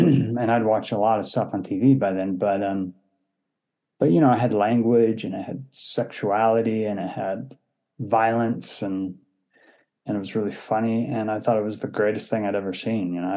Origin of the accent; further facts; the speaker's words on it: Palo Alto, California, United States; I grew up in Palo Alto, California.